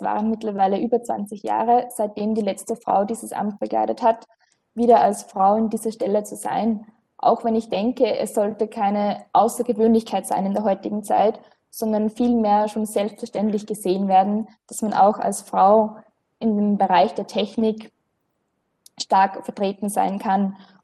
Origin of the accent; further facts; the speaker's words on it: Upper Austria, Austria; Ich komme aus Oberösterreich, aus einem kleinen Dorf